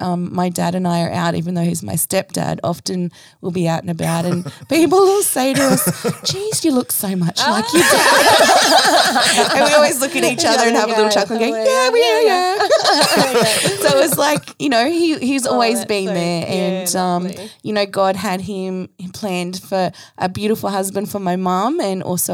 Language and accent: English; Sutherland Shire, New South Wales, Australia; also born or lived in Wollongong; But my family are all from Sutherland Shire originally. So, you know, even though I was born in the Gong, Mum and I came back up quite when I was quite young. Yeah. So grew up predominantly in the Sutherland Shire